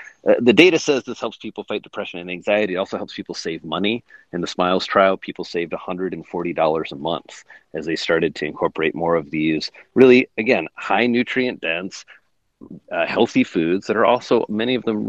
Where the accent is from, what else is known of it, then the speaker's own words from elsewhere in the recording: Indiana, United States; now in New York, United States; I grew up in Indiana. I'm a farm boy.